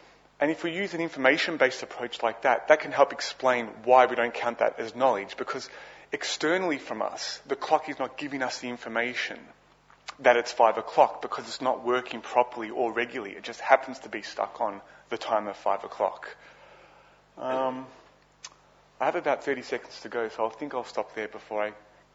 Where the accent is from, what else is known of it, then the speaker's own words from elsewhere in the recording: Melbourne, Victoria, Australia; So me being from Melbourne carries the information that I'm from Australia.